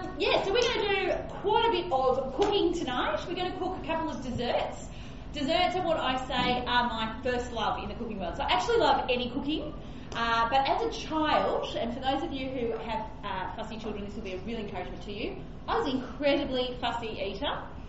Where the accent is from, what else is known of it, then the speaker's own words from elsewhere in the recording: Sydney, New South Wales, Australia; now in Orange, Australia; So my husband and I grew up in Sydney, and then we moved to Orange, which is 4 hours west of Sydney